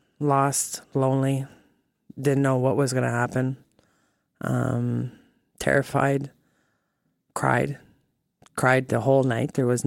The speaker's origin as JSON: {"language": "English", "town": "Arnprior", "region": "Ontario", "country": "Canada", "said": "Arnprior."}